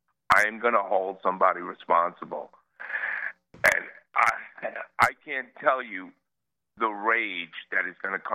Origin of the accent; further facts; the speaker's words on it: New York, United States; And I'm a New Yorker. I grew up in New York.